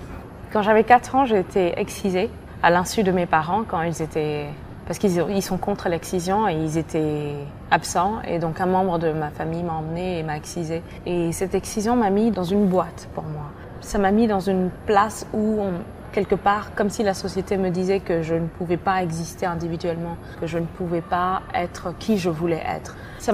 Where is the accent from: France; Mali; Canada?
Mali; Je suis née et j'ai grandi au Mali